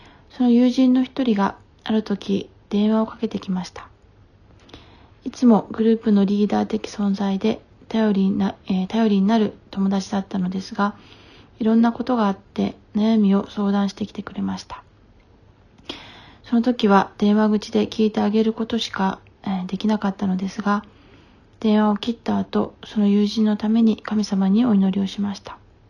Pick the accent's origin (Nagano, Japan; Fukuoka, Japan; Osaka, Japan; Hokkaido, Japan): Fukuoka, Japan; moved away as an adult; also born or lived in Miyazaki; 私の出身は九州の福岡県で、結婚するまで福岡から出たことはありませんでした。